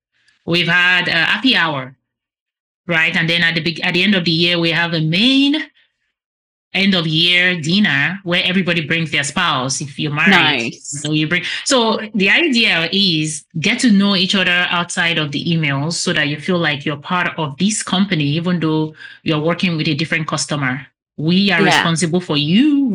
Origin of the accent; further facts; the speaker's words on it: Nigeria; moved away as an adult; now in United States; But for me, I was born and raised in Nigeria.